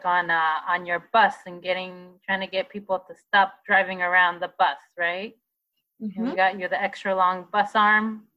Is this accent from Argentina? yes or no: yes; Argentina; I'm from Argentina and my family's Jewish, so I have a lot of kind of home traditions.